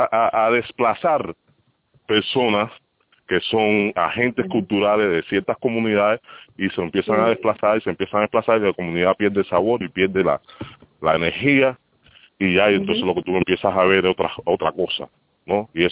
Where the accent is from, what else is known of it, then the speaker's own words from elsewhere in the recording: Havana, Cuba; yo soy de La Habana. Yo me crié, nací y me crié en La Habana. Estaba trabajando en Santiago de Cuba los últimos 10, 12 años